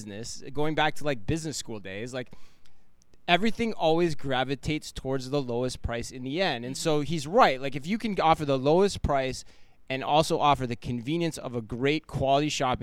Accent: Phoenix, Arizona, United States; Aldi was not big for me growing up in Phoenix. Now that was 20 plus years ago.

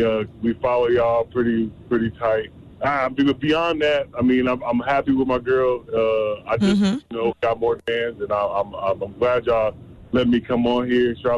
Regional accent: Iowa, United States; from Iowa.

